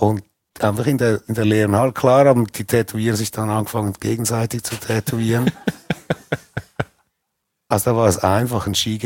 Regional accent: Switzerland; Bei uns in der Schweiz

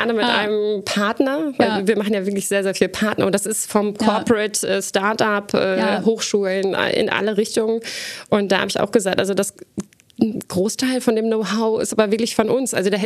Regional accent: North Rhine-Westphalia, Germany; Ich muss ja jetzt die Chance nutzen im Mittelrheintal. Und ich bin ja auch als gebürtige Münsterländerin, ich bin kleben geblieben.

